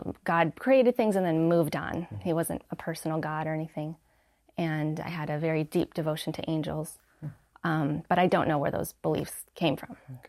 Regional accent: Colorado, United States; Okay. Well, I grew up in Colorado in the mountains, surrounded by nature, and we're not Christian at all.

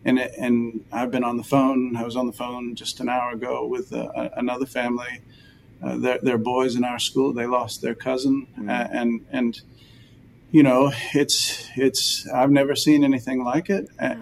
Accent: Texas, United States; I am a proud Texan, you know, and it is, God bless me with being a Texan.

